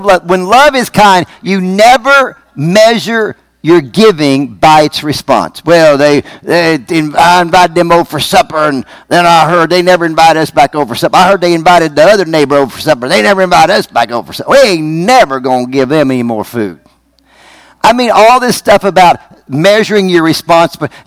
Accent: Virginia, United States; I came from Virginia. In Virginia, men always open the door for women. I mean, you just always did that. And I remember when I first moved here

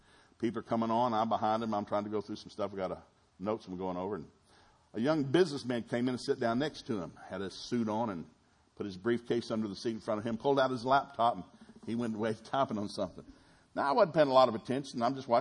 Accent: the South, United States; You know, I grew up in the South. Everybody bragged about something.

